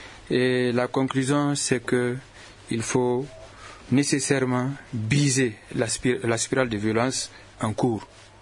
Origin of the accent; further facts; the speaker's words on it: Bankas, Mopti, Mali; Personnellement, moi je viens du cercle de Bankas.